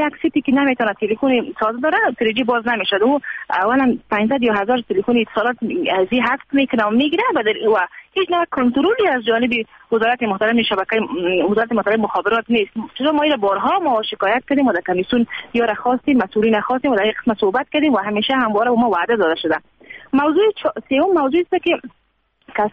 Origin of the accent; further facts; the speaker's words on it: Afghanistan; ما با افتخار افغان هستیم، از افغانستان هستیم